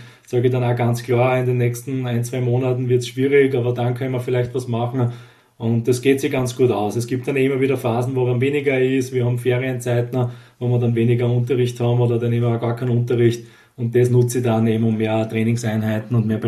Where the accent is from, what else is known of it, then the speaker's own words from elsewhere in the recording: Graz, Styria, Austria; Ich wohne eigentlich auch selbst noch in Graz, also ich bin immer noch Grazer.